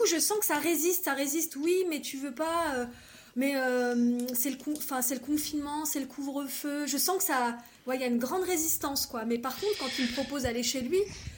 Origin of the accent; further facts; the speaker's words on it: Bordeaux, Nouvelle-Aquitaine, France; Bah oui, parce que moi, à la base, je suis de Bordeaux